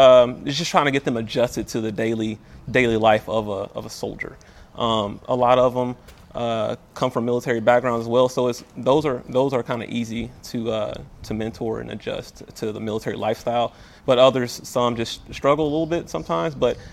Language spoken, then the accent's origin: English; Marietta, Georgia, United States; from Marietta, Georgia, so I'm from the South, been here, career started here.